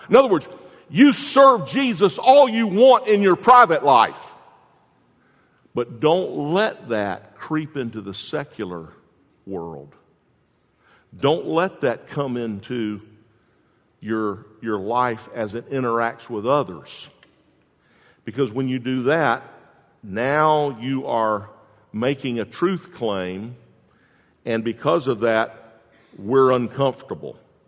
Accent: Jacksonville, Florida, United States; I remember, I'm from Jacksonville. I know I've told you that a million times, but I'm from Jacksonville.

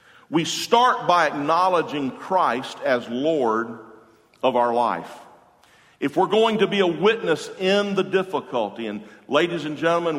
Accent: Jacksonville, Florida, United States; In Jacksonville, I'm from Jacksonville, and we have the big port there.

